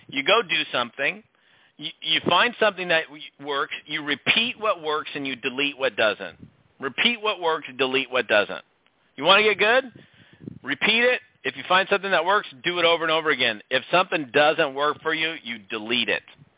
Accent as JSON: {"language": "English", "town": "Seattle", "region": "Washington", "country": "United States", "said": "and I'm originally from Seattle"}